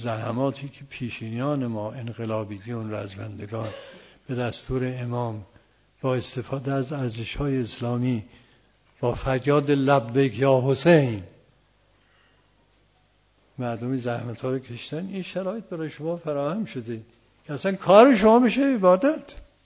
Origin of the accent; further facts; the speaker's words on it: Yazd, Iran; ما یزدی هستیم، متولد یزد و بزرگ شده یزدی هستیم